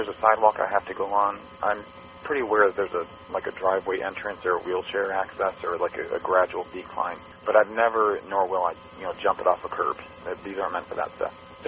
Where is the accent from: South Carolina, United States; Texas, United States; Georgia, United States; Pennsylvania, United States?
South Carolina, United States; Myrtle Beach; Myrtle Beach, South Carolina.